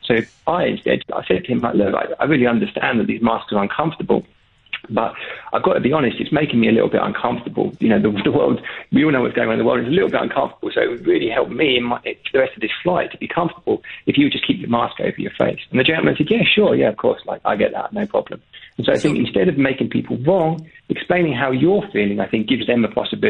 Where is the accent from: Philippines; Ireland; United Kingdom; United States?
United Kingdom; England; I was back in my home country, England, over the summer